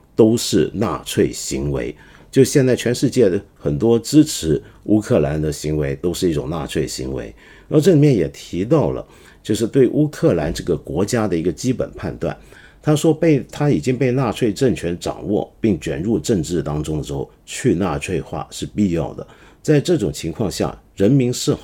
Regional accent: Hong Kong; 就是我们香港人叫罗宋汤，我不知道内地我们叫什么

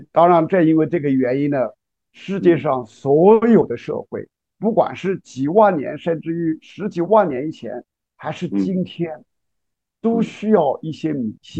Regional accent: Hunan, China; 你像我们小的时候，我在湖南农村啊长大

